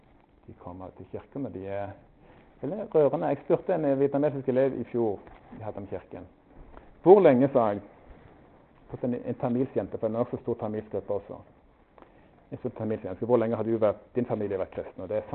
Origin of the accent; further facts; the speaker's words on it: Rogaland, Norway; jeg er jærbu, det er min unnskyldning.